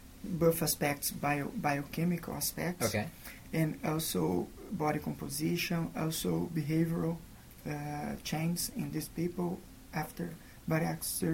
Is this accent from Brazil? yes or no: yes; Maringá, Paraná, Brazil; English is a second language; I'm from Brazil. I live in Maringá. Maringá is located in the Paraná state in the south, next to São Paulo.